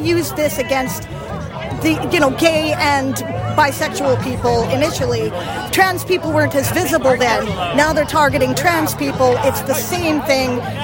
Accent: Vernon, British Columbia, Canada; I was born and raised here in Vernon

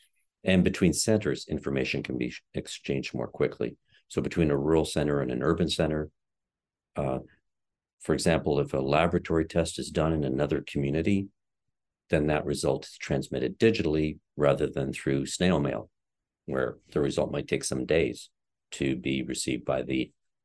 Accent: Nova Scotia, Canada; also born or lived in Ontario; I'm originally from Nova Scotia, and I had my early medical training here. And I worked in Ontario for over 30 years

